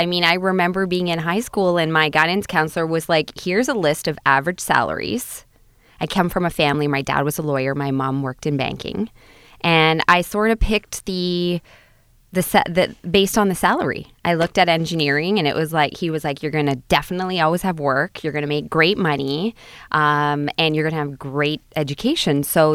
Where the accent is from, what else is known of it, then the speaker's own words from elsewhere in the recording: Ontario, Canada; I'm from just outside of Toronto, yes.